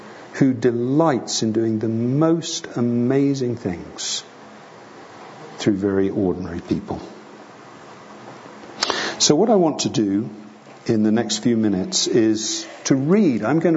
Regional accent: England, United Kingdom; accent: English; A lot of people compliment me on my English accent. I take no credit for it.

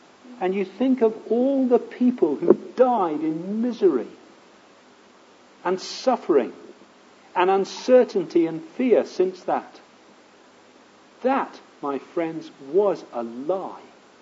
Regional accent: England, United Kingdom; I'm an Englishman. If I followed the futile way of life that my English forefathers passed on to me

